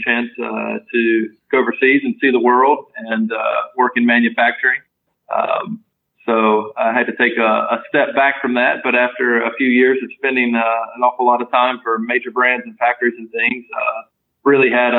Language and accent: English; North Carolina, United States; So growing up, scouting was certainly a big influence on my life and a lot of great memories. And we were part of a very active troop, Troop 420 in Larnberg, North Ca